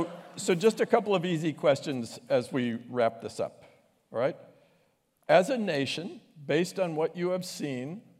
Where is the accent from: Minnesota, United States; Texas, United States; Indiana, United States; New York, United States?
Minnesota, United States; Minneapolis; I've been really proud of my hometown.